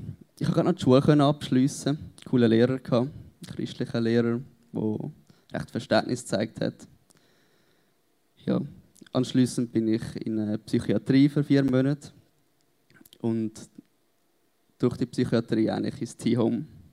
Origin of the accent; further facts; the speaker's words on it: Winterthur, Zurich, Switzerland; Ja, ich bin ein Winterthurer durch und durch. Ich bin da geboren und aufgewachsen.